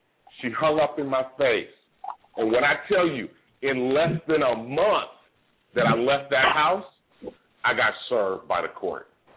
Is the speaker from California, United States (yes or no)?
yes; Oakland, California, United States; also born or lived in San Francisco; We used to stand out at the bus stop at 6 o'clock in the morning. We moved from San Francisco to Oakland. My mom bought a house for $60,000, and that was in, like, 73.